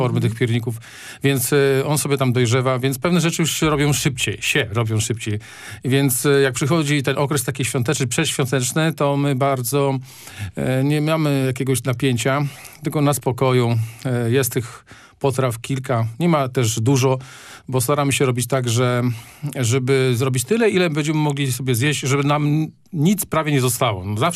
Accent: Pomeranian Voivodeship, Poland; no jestem z krwi i kości Kaszubem

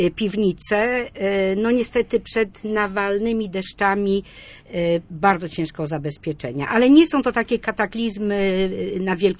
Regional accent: Słupsk, Pomeranian Voivodeship, Poland; no doskonale tu wszyscy jesteśmy stąd, więc wiemy, jak wyglądają Siemianice, Bolesławice. W zasadzie są to sypialnie Słupska.

